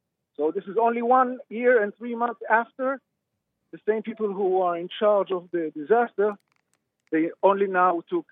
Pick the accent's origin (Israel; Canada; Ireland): Israel; now in Los Angeles, United States; I'm from Israel. I am here in Los Angeles